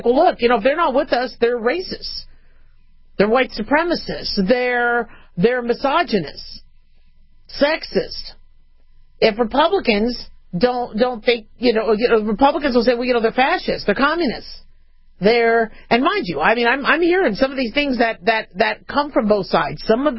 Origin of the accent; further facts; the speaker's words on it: United States; I mean, I'm an American.